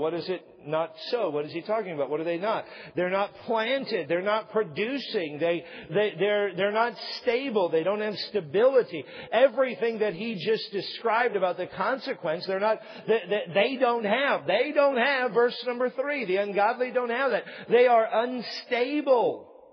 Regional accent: Washington, United States; I remember growing up as a kid, growing up in Washington

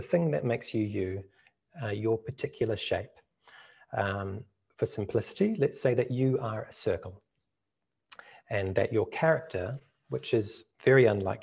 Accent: New Zealand; Welcome and greetings to you all from my home country, Aotearoa, New Zealand. It's 9 o'clock at night here

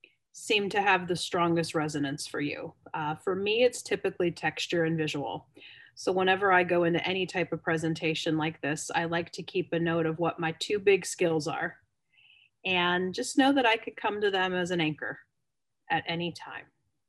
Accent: Youngstown, Ohio, United States; So I'm joining you from Youngstown, Warren, Ohio area, which is about an hour south of Cleveland, for those of you who know US geography. I always like to say that the part of Ohio I'm from is the beginning of the middle.

